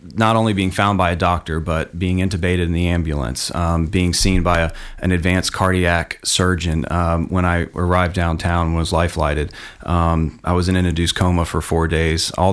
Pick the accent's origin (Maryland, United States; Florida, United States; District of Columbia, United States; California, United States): Florida, United States; Orange Park; Yes, I grew up here locally in Orange Park, and kind of funny how it all came about.